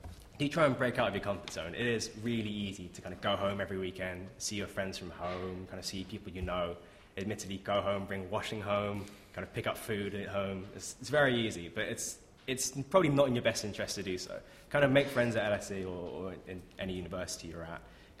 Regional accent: London, United Kingdom; So if you couldn't tell from my accent, I grew up in North London, about maybe 45 minutes away from LSE.

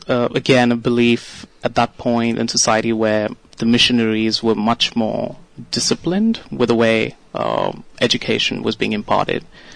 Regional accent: India; I think for me as an Indian, it would be easier to pick up Spanish to start with.

